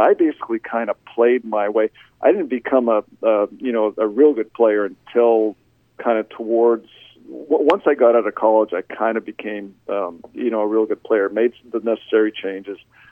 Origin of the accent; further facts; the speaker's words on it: Canada; obviously still to this day, I'm still Canadian